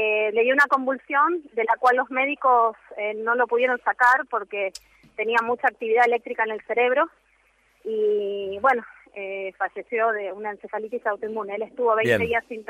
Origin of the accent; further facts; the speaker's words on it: Mar del Plata, Buenos Aires Province, Argentina; now in Buenos Aires, Argentina; Mis padres somos de Mar del Plata, pero por cuestiones laborales nos fuimos disipando por el país y él vivía en Córdoba y yo acá en Buenos Aires.